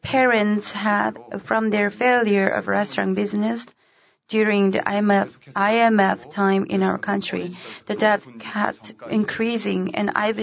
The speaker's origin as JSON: {"language": "English", "region": "Seoul", "country": "South Korea", "tie": "born there", "second_language": "English", "said": "I was born in Seoul on December 5th, 1980. I'm the smallest one among three daughters and one son in my family."}